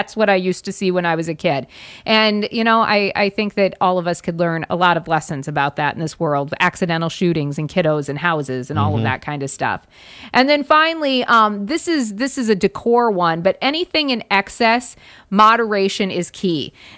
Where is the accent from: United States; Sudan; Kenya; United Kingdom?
United States; South Dakota; My dad was a hunter. I mean, I grew up in South Dakota. I get it, right?